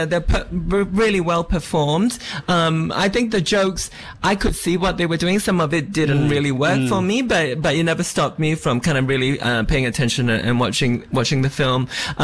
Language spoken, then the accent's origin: English; Singapore; I kind of walk around thinking I had such a bad, terrible time growing up in Singapore.